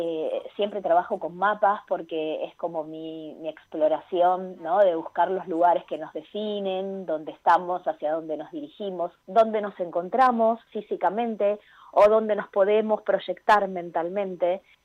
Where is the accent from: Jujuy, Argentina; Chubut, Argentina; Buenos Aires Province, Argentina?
Buenos Aires Province, Argentina; Avellaneda; Yo nací, crecí y aún vivo en Avellaneda, es mi ciudad querida